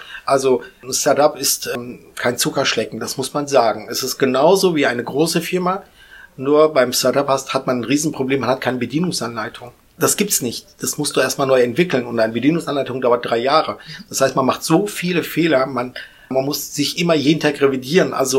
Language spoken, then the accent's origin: German; Aschaffenburg, Bavaria, Germany; Also wir kommen ja fast alle aus Aschaffenburg